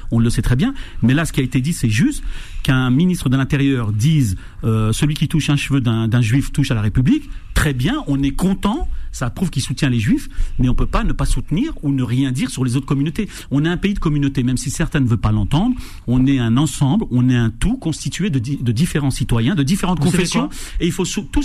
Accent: France; Moi, ce qui me pose problème en tant que Français, c'est l'équilibre.

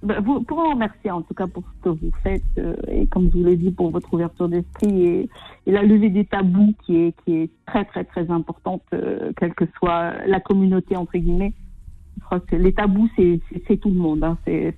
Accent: Algeria; now in France; quand j'étais petite, quand j'étais en Algérie, on était vraiment les uns avec les autres.

